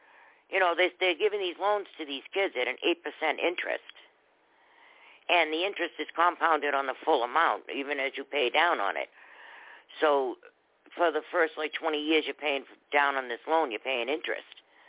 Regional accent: Boston, Massachusetts, United States; I came from Boston. There's no Republicans in Boston.

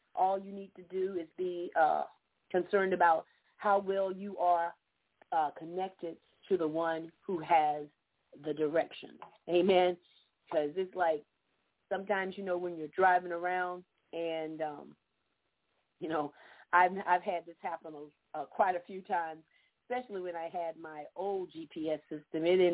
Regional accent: Georgia, United States; I'm from Georgia.

